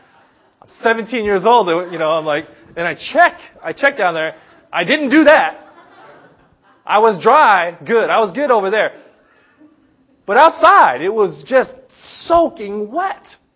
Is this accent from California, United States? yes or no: yes; California, United States; I'm from Southern California, and it's actually desert land.